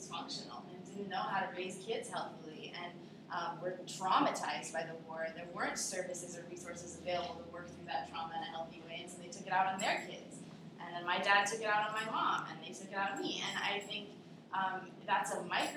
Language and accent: English; California, United States; now in San Francisco, United States; I grew up in the California Coast Side, and I live today in San Francisco, though I'm kind of a gypsy.